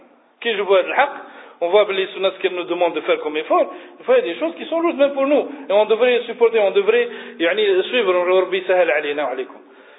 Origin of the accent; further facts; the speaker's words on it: Algeria; On est des Algériens, on va tout faire. On a fait que des massacres.